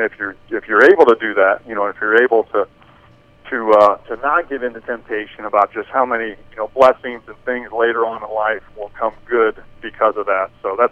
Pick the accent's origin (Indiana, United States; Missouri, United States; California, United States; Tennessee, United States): Indiana, United States; Fishers; You know, my parents, Dave and Jane, we grew up in St. Louis de Montfort Parish in Fishers, and, you know, that's what I grew up with.